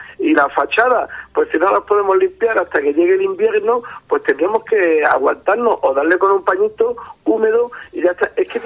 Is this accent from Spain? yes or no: yes; Fiñana, Andalusia, Spain; he ido a los bares y parecía que en vez de estar en mi pueblo pues estaba en la capital o en Granada o en algún sitio, porque no conocía a la mayoría de la gente, y no eran hijos de fiñaneros o fiñaneras